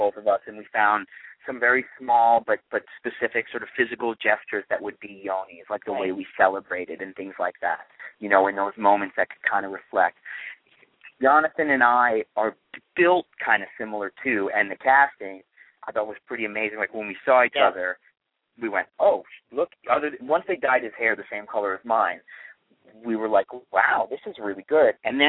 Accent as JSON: {"language": "English", "town": "New York City", "region": "New York", "country": "United States", "tie": "born or raised there", "said": "I mean, growing up in New York, this is what I would see. And, you know, my father had a store in Spanish Harlem"}